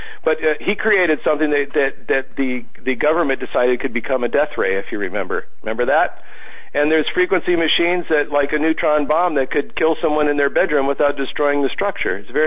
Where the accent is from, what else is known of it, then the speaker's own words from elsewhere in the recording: Ireland; Me being Irish, you know, I don't have to tell many of you that the piper was one of the most feared parts of any any Celtic army, man.